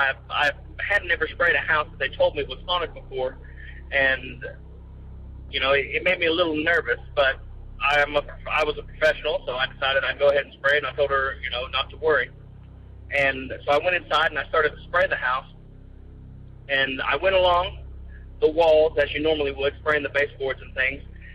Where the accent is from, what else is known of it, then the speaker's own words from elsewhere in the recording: Oklahoma, United States; I'm from Oklahoma. I'm 26 years old.